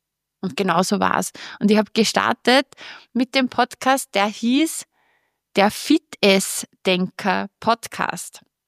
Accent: Upper Austria, Austria; du hörst es ja sicher auch jetzt an meiner Aussprache, ich komme aus Oberösterreich.

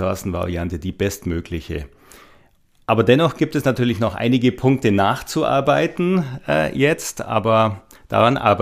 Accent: Neusäß, Bavaria, Germany; Ich bin 1996 in den Stadtrat der Stadt Neuses, meiner Heimatstadt, gewählt worden.

